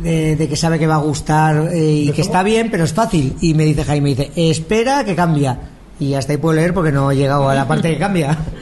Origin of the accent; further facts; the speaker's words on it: Spain; A ver, soy español, soy español